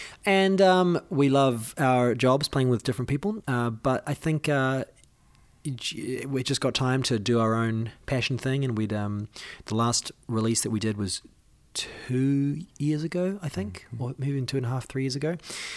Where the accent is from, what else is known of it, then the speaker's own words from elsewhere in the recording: New Zealand; now in United States; New Zealand is my home. Well, I mean, America's my home at the moment, but I was born in New Zealand, and I love it very, very much. Moved away predominantly because there's just more opportunities for music in the States.